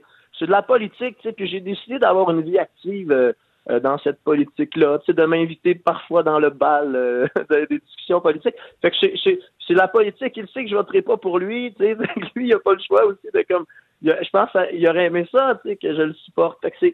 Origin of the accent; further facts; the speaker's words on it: Quebec, Canada; puis de se dire qu'au final, on est tous des Québécois, tu sais